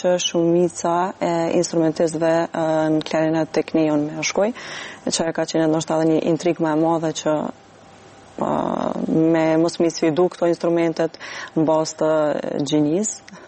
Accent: Prizren, Prizren District, Kosovo; Jam klarinetiste nga Prizreni.

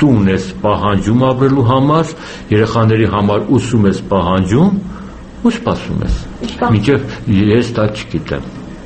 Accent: Armenia; born there; ես ծնվել եմ Հայաստանում, հայ եմ

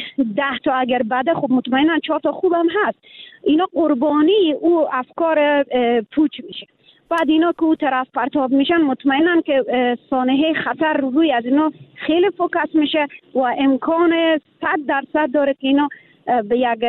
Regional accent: Afghanistan; now in Iran; به عنوان یک افغان همیشه دفاع کردم از وطن خود

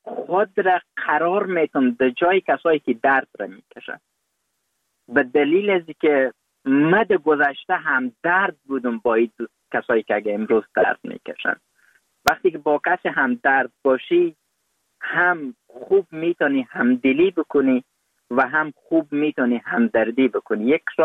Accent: Afghanistan; افغانستان که حداقل من در فضا رشد کردم، بزرگ شدم، پنتون خواندم، ماستری گرفتم

